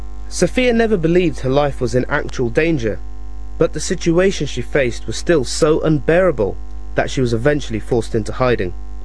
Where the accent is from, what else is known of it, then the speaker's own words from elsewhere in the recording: Birmingham, West Midlands, United Kingdom; a group of men who lived just a few miles from where I was raised in Birmingham